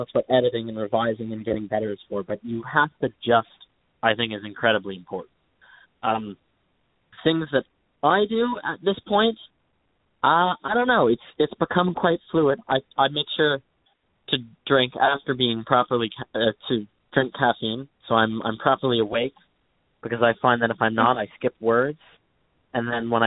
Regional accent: Toronto, Ontario, Canada; I'm from Toronto, Canada. I'm 19 years old.

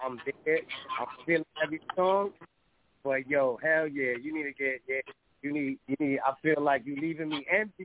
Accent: New York City, New York, United States; Yo, no cap, man. I'm from New York City. I'm from the Bronx, you know.

